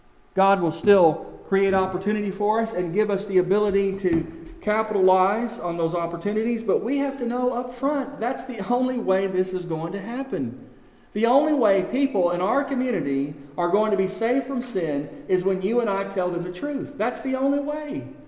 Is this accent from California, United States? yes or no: no; Texas, United States; also born or lived in Illinois; I was born in Illinois when I was real young. My father worked at U.S. Steel, so got our family down to Texas.